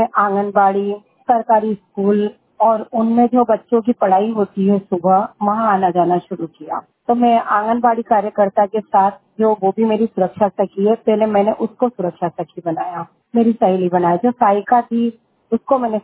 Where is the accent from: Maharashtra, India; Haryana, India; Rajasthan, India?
Rajasthan, India; Kota; मैं कुनाड़ी थाने से हूँ, कोटा राजस्थान से।